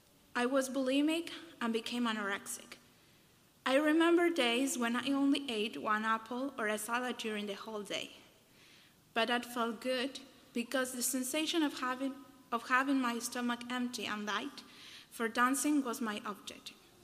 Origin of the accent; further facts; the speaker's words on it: Salta, Argentina; I am 23, I am from Salta, Argentina. I am from a large family